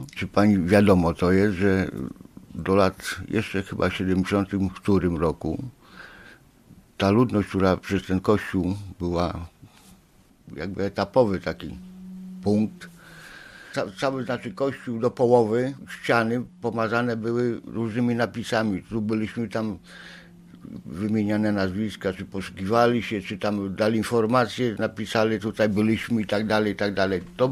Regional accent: Warsaw, Masovian Voivodeship, Poland; Urodziłem się na Starym Mieście. Na Starym Mieście jeszcze w tym 50. roku, to jak pani wie, rynek tylko był odbudowany.

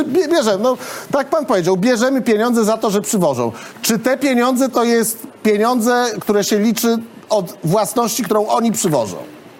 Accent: Gdańsk, Pomeranian Voivodeship, Poland; w moim pięknym Gdańsku, w którym się wychowywałem i w którym się

